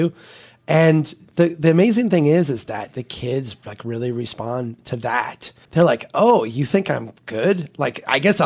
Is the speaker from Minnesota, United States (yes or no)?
yes; Minnesota, United States; And then when they find out we're from Minnesota, they go, oh, Jesse.